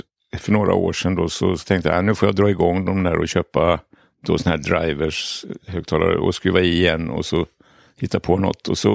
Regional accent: Gothenburg, Västra Götaland County, Sweden; Ja, men jag är liksom uppväxt i Göteborg, kan man säga då.

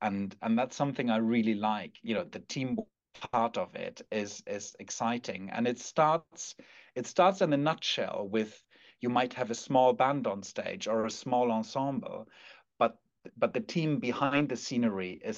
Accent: Hamburg, Germany; And I come from Hamburg. We had the … here

